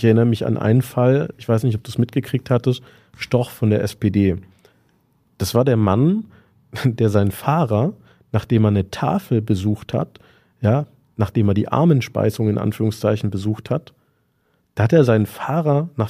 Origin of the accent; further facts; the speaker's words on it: Böblingen, Baden-Württemberg, Germany; Ich komme ja aus Böblingen.